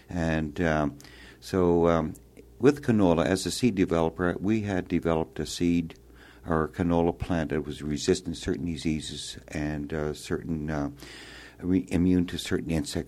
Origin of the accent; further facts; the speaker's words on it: Saskatchewan, Canada; I'm a farmer from Western Canada, the province of Saskatchewan, and I grow primarily wheat and canola and some other crops.